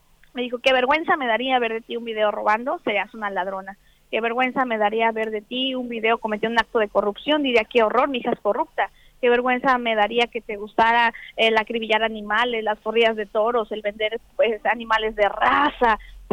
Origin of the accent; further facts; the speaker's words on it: Mexico; soy originaria de México, soy latinoamericana y soy también originaria de un pueblo pequeño de una provincia con 80.000 habitantes